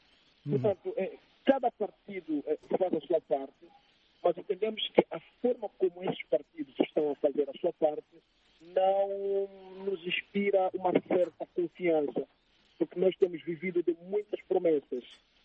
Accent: Cacuaco, Luanda, Angola; born there; Eu, enquanto coordenador, nasci em Cacoaco e também viemos da periferia.

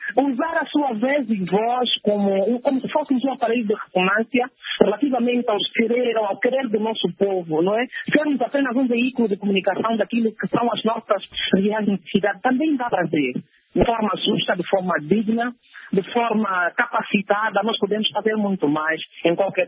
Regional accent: Angola; Nós somos angolanos em qualquer parte do mundo onde formos acolhidos

